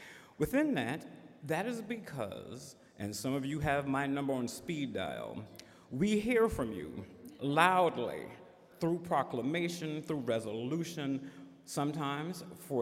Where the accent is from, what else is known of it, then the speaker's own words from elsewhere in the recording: the South, United States; As a Southerner, I know how important that is to not be in the front or between people and their food.